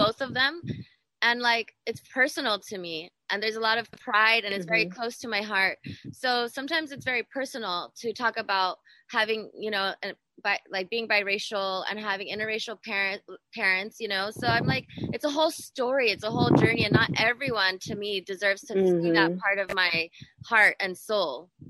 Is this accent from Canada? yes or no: no; United States; But where in the United uh-huh. States? I'm American.